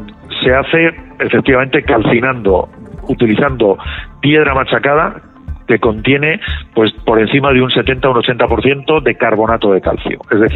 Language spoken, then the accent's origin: Spanish; Castilla-La Mancha, Spain; Y yo en mi pueblo, que soy de un pueblecito de Guadalajara, me acuerdo de mis padres que lo hacían todos los años